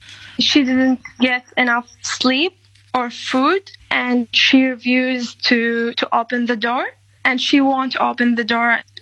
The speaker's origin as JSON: {"language": "English", "country": "Saudi Arabia", "second_language": "English", "said": "Because they are Saudi family, and I am from Saudi family, and I know."}